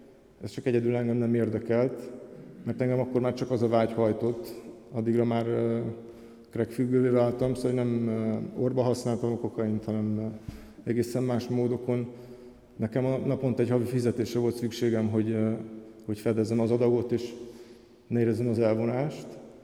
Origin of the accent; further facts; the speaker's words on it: Budapest, Hungary; born there; Én 74-ben születtem, egy jómódú vállalkozó családban, itt Budapesten, második gyermekként.